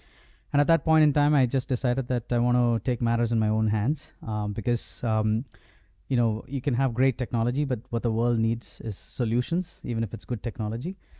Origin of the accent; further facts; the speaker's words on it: India; I'm originally from India, in case you can't tell.